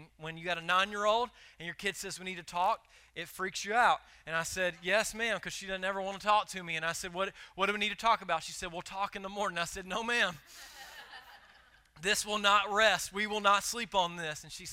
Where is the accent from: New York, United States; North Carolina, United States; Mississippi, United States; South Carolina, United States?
South Carolina, United States; Moonville; I am originally from Moonville, South Carolina, which y'all know where that's at, clearly, by the looks on your face.